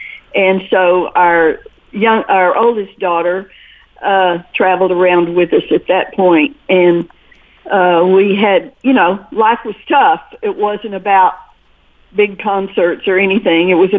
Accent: San Angelo, Texas, United States; also born or lived in Lubbock / Henderson; No, I grew up in West Texas, actually, in San Angelo, Texas, and then my parents moved to Lubbock.

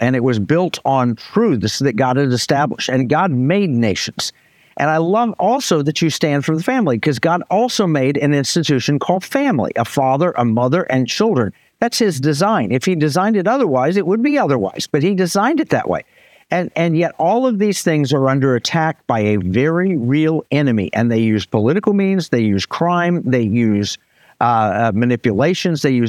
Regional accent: Tulsa, Oklahoma, United States; I grew up in Tulsa, Oklahoma, where Black Wall Street was located.

